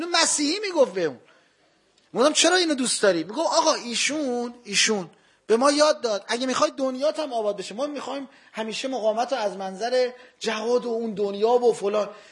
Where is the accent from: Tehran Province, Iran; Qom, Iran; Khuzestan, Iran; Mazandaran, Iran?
Khuzestan, Iran; Abadan; من خودم من بچه آبادان هستم، من پدرم و مادرم جفتشون سابقه جنگ دارم، ما خانوادگی تو عصر آبادان توی خود سده آبادان بودیم،